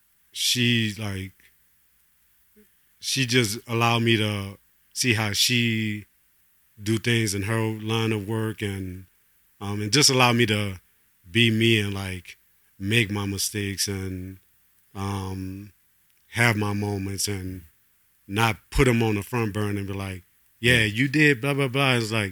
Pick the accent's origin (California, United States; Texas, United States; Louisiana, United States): Louisiana, United States; Kenner; We always say New Orleans, but, Kenner, Louisiana. Kenner is the spot where you come in to the airport.